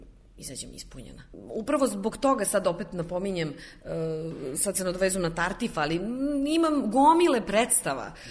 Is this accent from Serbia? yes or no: yes; Ruma, Vojvodina, Serbia; born there; also born or lived in Novi Sad; now in Belgrade, Serbia; ja sam rođena u Rumi, završila sam studije u Novom Sadu